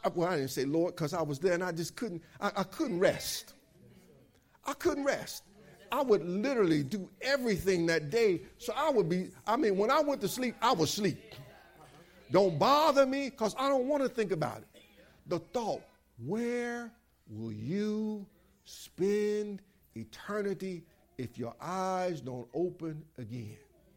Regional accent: Michigan, United States; I remember being on a job, and I'm from Michigan. I'm being on a job down here in North Carolina

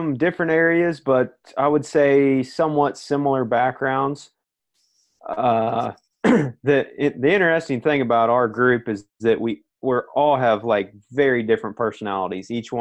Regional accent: Paris, Missouri, United States; I'm from Paris, Missouri. It's a very small town in Northeast Missouri. It's a rural community.

